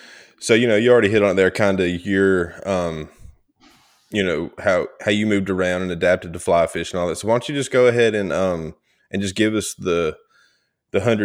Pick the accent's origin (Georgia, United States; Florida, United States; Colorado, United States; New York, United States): Georgia, United States; also born or lived in Mississippi; I was born in North Georgia, born and raised, you know, still back here.